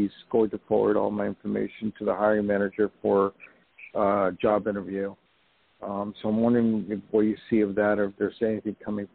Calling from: New York, United States; also born or lived in Los Angeles, United States; I'm calling Los Angeles, where I used to live. No, I'm calling from New York.

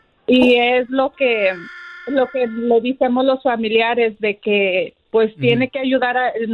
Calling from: Fontana, California, United States; Desde Fontana

